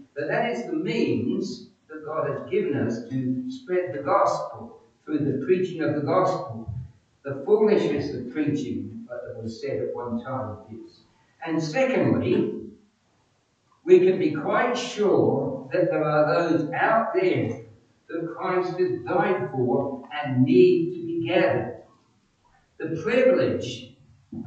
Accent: Kettering, East Midlands, United Kingdom; he was connected to my hometown of Kettering in Northamptonshire.

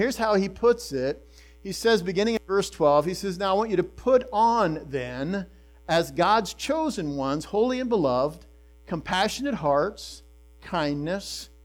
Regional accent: Ohio, United States; And, you know, I grew up here in Ohio golfing

